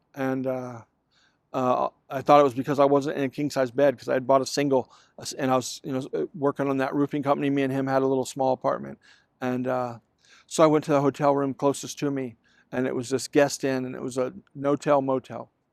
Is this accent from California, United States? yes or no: no; Plano, Texas, United States; also born or lived in Dayton, Ohio / Austin, Texas; So I spent, 10 years in Dayton, Ohio, and then moved to Plano, Texas. Mm-hmm. Spent 10 years there, graduated from Plano East, moved to Austin, and spent 10 years there.